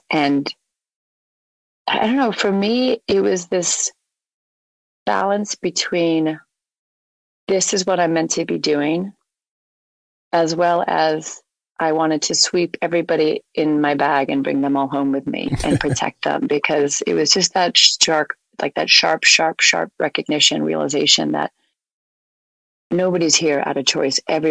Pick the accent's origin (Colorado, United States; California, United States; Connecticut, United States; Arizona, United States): Connecticut, United States; I grew up outside of New York in Connecticut